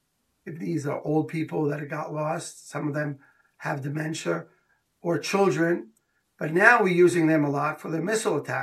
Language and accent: English; Jerusalem, Jerusalem District, Israel; I was a young boy and I was growing up in Beit Vagan in Jerusalem